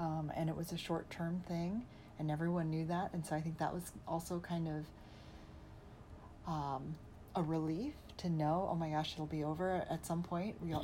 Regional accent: Minnesota, United States; now in Salt Lake City, United States; I moved to Salt Lake City from Minnesota, where I grew up and went to college.

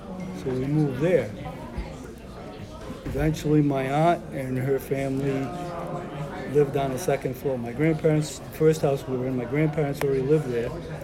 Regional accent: Woonsocket, Rhode Island, United States; born there; I was born here in Woonsocket Hospital, April 1st, 1946.

